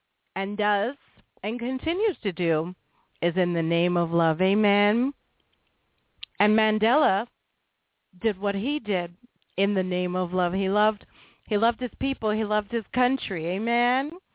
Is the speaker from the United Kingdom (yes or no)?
yes; London, United Kingdom; born there; this is where I was born. I was born in London, England.